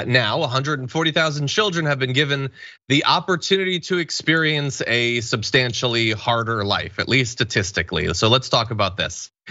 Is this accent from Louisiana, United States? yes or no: no; Bridgeport, Connecticut, United States; I grew up in Bridgeport, Connecticut. my vague memory is that Bridgeport, Connecticut had about 160,000 people.